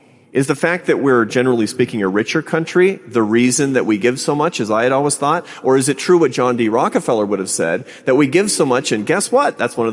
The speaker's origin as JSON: {"language": "English", "town": "Seattle", "region": "Washington", "country": "United States", "tie": "born or raised there", "said": "Seattle, Washington, my hometown."}